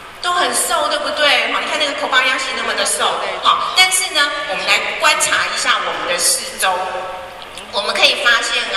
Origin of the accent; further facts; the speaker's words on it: Taiwan; 那虽然说我们台湾人哈，我看散了哈，有变瘦了啦哈